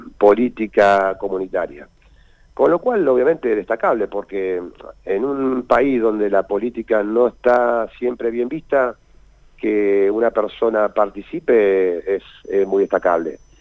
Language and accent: Spanish; Argentina; somos rionegrinos, somos neuquinos, y queremos lo mejor para nuestras provincias